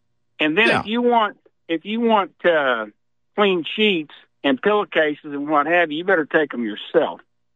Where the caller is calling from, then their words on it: Edmond, Oklahoma, United States; I'm calling from Edmond, America.